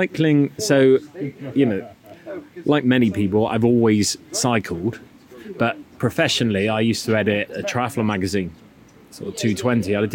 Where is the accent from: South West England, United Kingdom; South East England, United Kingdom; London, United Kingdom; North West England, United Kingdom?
South West England, United Kingdom; Exeter